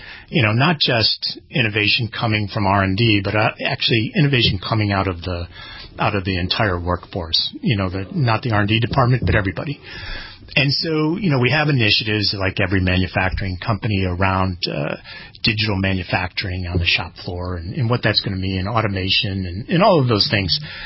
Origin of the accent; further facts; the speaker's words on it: United States; And people ask me about working for a French company as an American, those kinds of things.